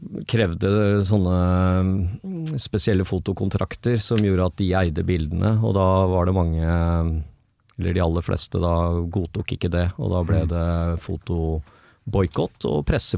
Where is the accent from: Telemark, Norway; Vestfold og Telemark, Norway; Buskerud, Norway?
Buskerud, Norway; Drammen; jeg måtte jo starte med Drammensalen i og med at det er liksom hjembyen min.